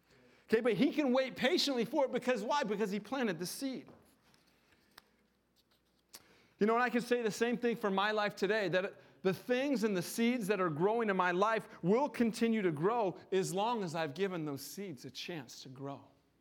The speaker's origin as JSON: {"language": "English", "town": "Enumclaw", "region": "Washington", "country": "United States", "tie": "born or raised there", "said": "I was raised in Enumclaw, so farming was all over."}